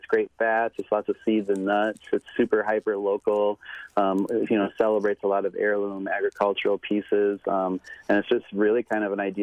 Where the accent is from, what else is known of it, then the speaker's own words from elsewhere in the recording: Pine Ridge, South Dakota, United States; Well, growing up on Pine Ridge, South Dakota, which is, Pine Ridge Reservation, I think the third largest reservation in the state.